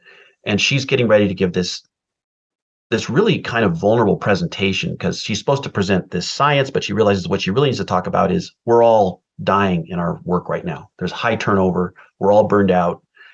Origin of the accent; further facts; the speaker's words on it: California, United States; any Oregonian or anyone in Siskiyou County, the county just over the border there where I grew up in California, they can get the book for free.